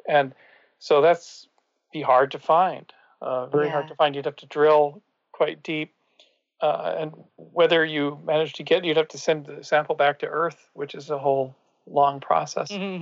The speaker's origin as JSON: {"language": "English", "country": "Canada", "lives_now": "United States", "said": "So I'm from Canada."}